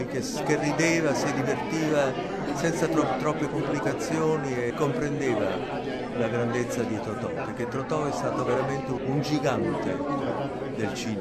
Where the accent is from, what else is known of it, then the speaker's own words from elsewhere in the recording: Naples, Campania, Italy; io che sono napoletano assolutamente non sarei riuscito a fare i suoni napoletani